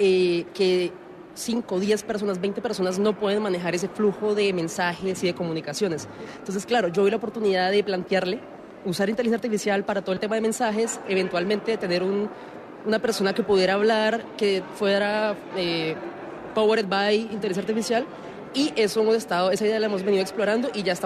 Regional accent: Colombia; Soy de Colombia.

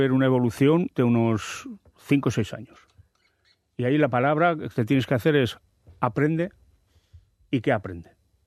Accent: Navarre, Spain; y está a 25 kilómetros, Leiza. Y mi pueblo es muy parecido, creo que más bonito que Leiza.

